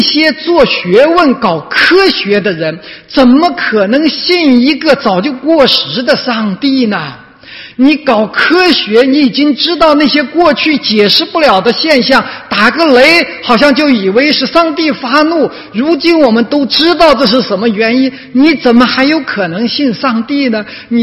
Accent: China; born there; 他呢也像我们很多出生在大陆的人一样

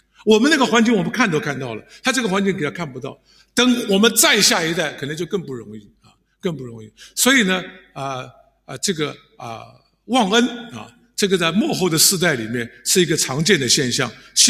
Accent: Taiwan; 即使我在台湾长大，我们也经过很穷困的日子。

